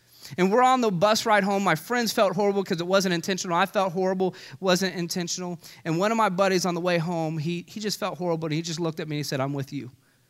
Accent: Orlando, Florida, United States; because I am from Orlando, I remember being in eighth grade, and we had the big field trip coming up where we go to Epcot.

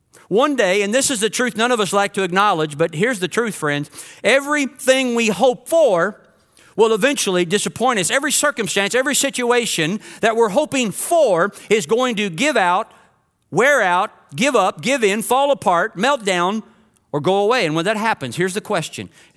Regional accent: Kentucky, United States; I know where I grew up in Kentucky, my mom would can.

